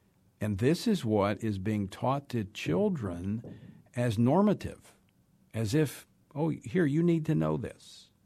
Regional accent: Louisiana, United States; model legislation that was in my home state of Louisiana

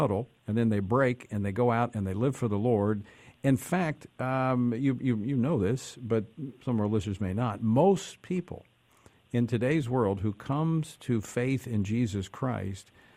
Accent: Louisiana, United States; from my home state of Louisiana

